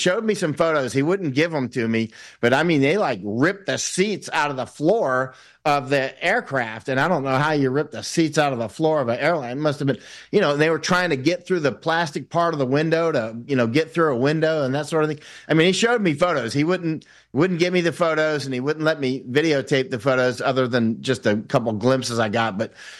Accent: Winter Haven, Florida, United States; I'm from Polk County, Florida, Winter Haven, Florida.

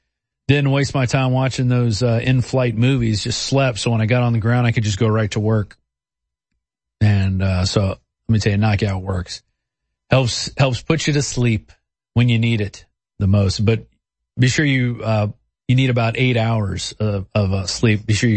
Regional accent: Louisiana, United States; Let's go to Uncle Sam in Louisiana, my home state.

